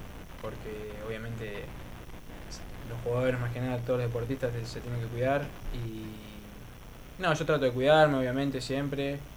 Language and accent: Spanish; La Plata, Buenos Aires Province, Argentina; Yo en realidad, bueno, mi familia es de Pehuajó, pero uh-huh. yo me crié en La Plata.